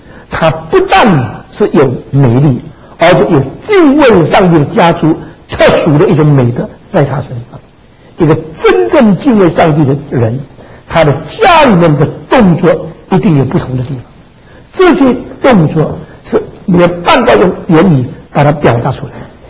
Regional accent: United Kingdom; Chinese is a second language; 我们英国人呢有一句话

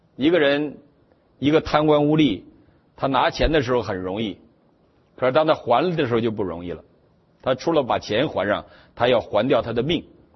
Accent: Northeast China, China

